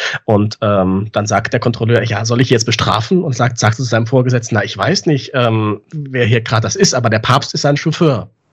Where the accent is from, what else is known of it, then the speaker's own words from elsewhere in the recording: North Rhine-Westphalia, Germany; Ja, dieses Rheinland, wo ich herkomme.